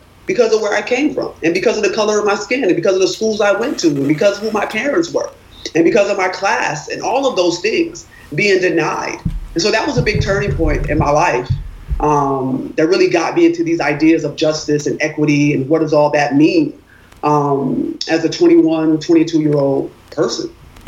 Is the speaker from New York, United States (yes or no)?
yes; Rochester, New York, United States; I grew up in Rochester, New York. I was a high school basketball player.